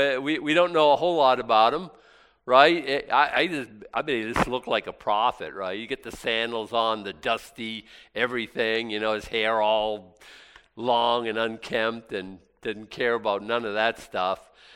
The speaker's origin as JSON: {"language": "English", "town": "Boston", "region": "Massachusetts", "country": "United States", "said": "Yeah, like I'm a Bostonian."}